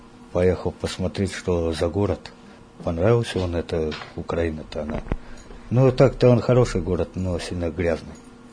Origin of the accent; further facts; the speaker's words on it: Biysk, Altai Krai, Russia; Я родился в Алтайском крае, в городе Бийске. Вот, и проживал в данный момент я там. Но поехал на Украину